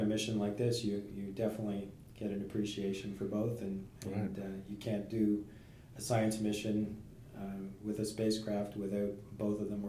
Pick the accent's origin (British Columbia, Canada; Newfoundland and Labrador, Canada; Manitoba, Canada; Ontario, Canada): Ontario, Canada; Ottawa; I grew up in Ottawa.